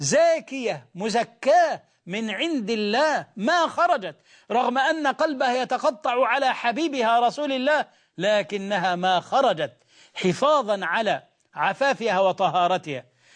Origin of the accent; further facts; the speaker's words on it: Egypt; يشبه شجر الصنط عندنا في مصر